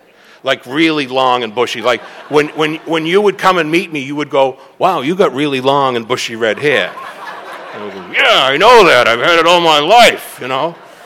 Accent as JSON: {"language": "English", "town": "Boston", "region": "Massachusetts", "country": "United States", "tie": "born or raised there", "moved": "as an adult", "said": "I'd moved out from Boston. I grew up in Boston and moved out in right after Thanksgiving, 1989."}